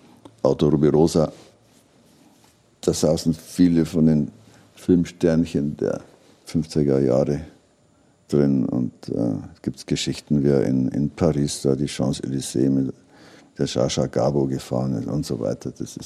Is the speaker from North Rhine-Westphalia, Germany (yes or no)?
no; Regensburg, Bavaria, Germany; Gerade ich komme aus Regensburg, da hat man sich einen besonderen Bezug zu sowas.